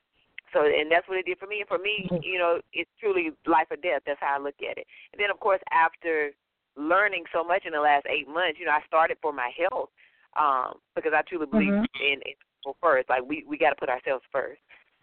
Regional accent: North Carolina, United States; A, I'm from North Carolina, okay?

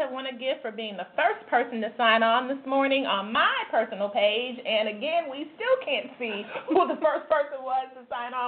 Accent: Northeast, United States; and I grew up in the Northeast, and Tanya grew up in the Southeast, and makeup was just not something that we did.

